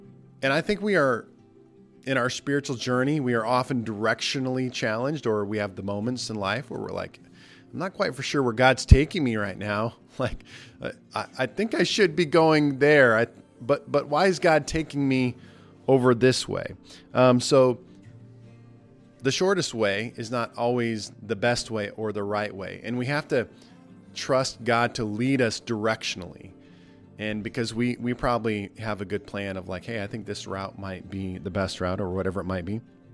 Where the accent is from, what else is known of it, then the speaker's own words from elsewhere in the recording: Nebraska, United States; I grew up in Nebraska. I don't remember roundabouts growing up.